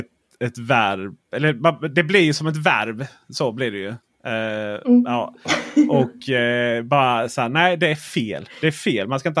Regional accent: Blekinge, Sweden; Men fan, jag är från Blekinge.

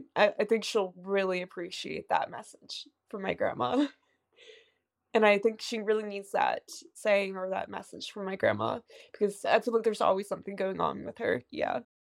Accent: West Chester, Pennsylvania, United States; I am from Westchester, Pennsylvania

